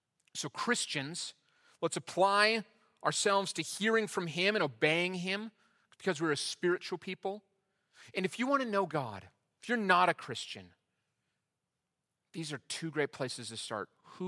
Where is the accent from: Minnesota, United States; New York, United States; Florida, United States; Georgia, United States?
Minnesota, United States; Shoreview; I'm from Shoreview, Minnesota. If you want to know me, you've got to know I'm from Shoreview, Minnesota.